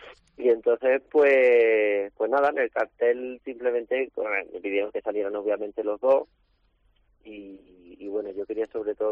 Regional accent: Almería, Andalusia, Spain; también estoy haciendo algunos trabajillos para la provincia y para mi tierra, para Almería

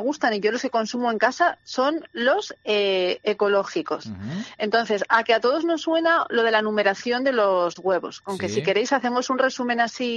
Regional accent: Huesca, Aragon, Spain; Digo Huesca porque como soy de Huesca, ese sí

